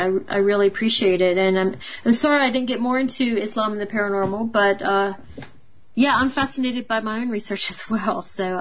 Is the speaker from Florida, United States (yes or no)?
yes; Florida, United States; Well, I'm from North Florida, so we do have a couple of swamp monsters and weird people with mullet hairdos